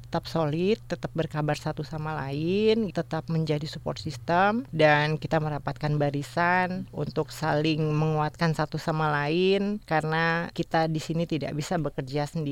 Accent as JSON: {"language": "Indonesian", "region": "Jakarta", "country": "Indonesia", "tie": "born or raised there", "said": "orang Buton. … Jadi ibuku orang Betawi. Dan ya aku lahir di Jakarta sampai besar ya, memang aku terbentuk di Jakarta."}